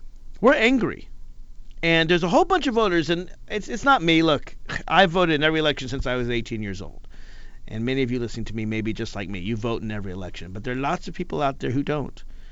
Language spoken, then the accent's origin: English; Nashville, Tennessee, United States; I'm a Southerner. I come from Nashville, Tennessee, so I feel it myself.